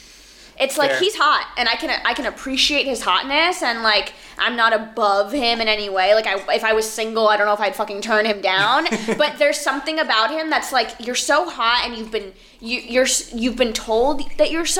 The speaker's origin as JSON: {"language": "English", "town": "Miami", "region": "Florida", "country": "United States", "said": "I'm like from Miami."}